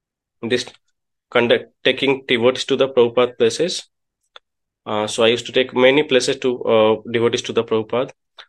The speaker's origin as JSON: {"language": "English", "town": "Kolkata", "region": "West Bengal", "country": "India", "tie": "born or raised there", "said": "I am from Kolkata. My birthplace is Kolkata, and my home, my original home, is just next, not next, but little bit of away, like 15 minutes away from Srila Prabhupada's birthplace"}